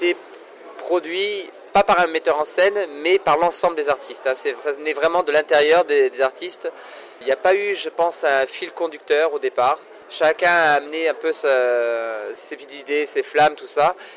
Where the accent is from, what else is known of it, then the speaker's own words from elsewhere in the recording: Toulouse, Occitanie, France; Bon, il se trouve que je suis de Toulouse, originellement du Lido.